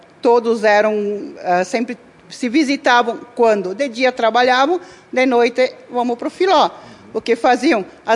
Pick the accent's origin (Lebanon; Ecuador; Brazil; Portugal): Brazil; Vista Alegre do Prata, Rio Grande do Sul; Eu sou natural de Vista Alegre do Prata.